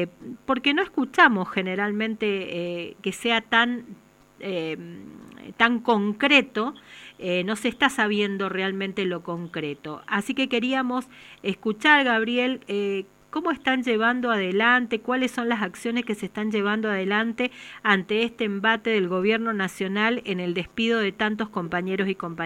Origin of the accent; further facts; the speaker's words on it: Argentina; qué significa para nosotros aquí como argentinos